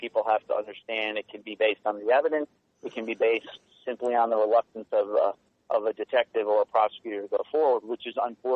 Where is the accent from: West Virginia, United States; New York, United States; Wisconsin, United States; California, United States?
New York, United States; I grew up in New York and followed the Gotti, both his rise and fall.